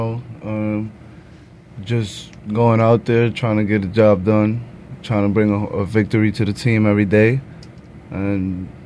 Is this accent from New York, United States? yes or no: yes; Manhattan, New York, United States; born there; I, on the other hand, was a Yankee fan because I was born in Manhattan.